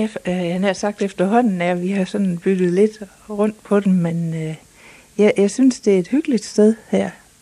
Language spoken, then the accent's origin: Danish; West Jutland, Denmark; fordi jeg selv opvokset i Vestjylland. Men jeg er ikke Thybo.